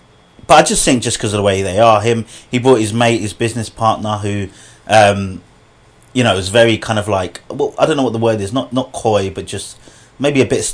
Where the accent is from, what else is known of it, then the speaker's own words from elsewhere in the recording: United States; the clientele is that probably of not where I grew up in the States.